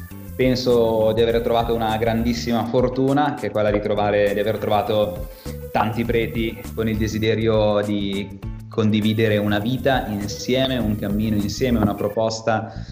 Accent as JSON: {"language": "Italian", "town": "Civate", "region": "Lombardy", "country": "Italy", "tie": "born or raised there", "said": "Ho 27 anni, sono classe 1993, sono originario di Civate, un paesino in provincia di Lecco."}